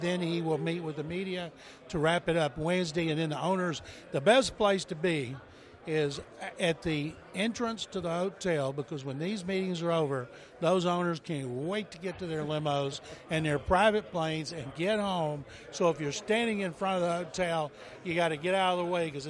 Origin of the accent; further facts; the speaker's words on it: Waco, Texas, United States; I grew up in Waco, Texas, a diehard Cowboy fan.